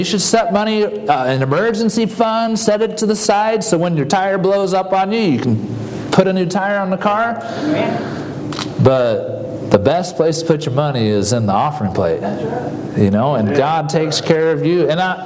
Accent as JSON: {"language": "English", "region": "Nebraska", "country": "United States", "tie": "born or raised there", "also_born_or_lived": "Iowa", "said": "I grew up, I was born in Iowa, raised in Nebraska"}